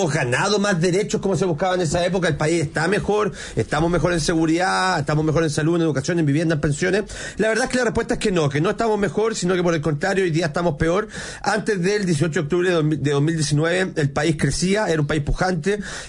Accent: Quilpué, Valparaíso, Chile; la imagen de la municipalidad de Quilpué, compadre, de donde vengo yo, en llamas

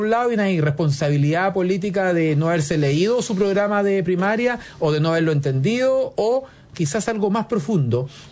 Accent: San Bernardo, Santiago Metropolitan, Chile; Oye, y yo que soy de San Bernardo.

